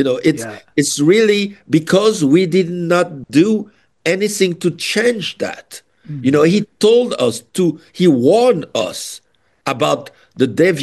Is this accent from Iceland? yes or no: no; Haiti; also born or lived in Congo; coming from Haiti, I know what a dictatorship is.